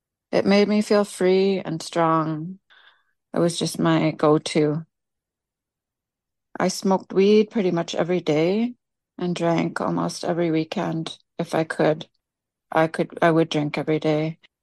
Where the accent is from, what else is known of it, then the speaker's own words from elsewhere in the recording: Whitehorse, Yukon, Canada; So yeah, I was born and raised in Whitehorse. My dad bought a small house with a big property out in Marsh Lake. So that's where me and my brother were raised.